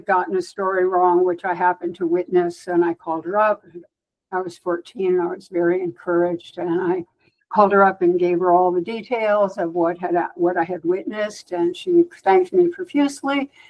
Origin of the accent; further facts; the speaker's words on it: Washington, District of Columbia, United States; Well, I was raised in Washington, D.C.